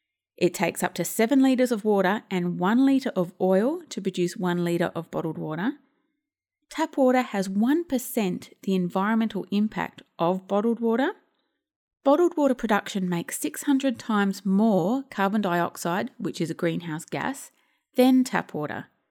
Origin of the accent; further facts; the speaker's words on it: South Australia, Australia; Now in my home state, South Australia, we have a container deposit scheme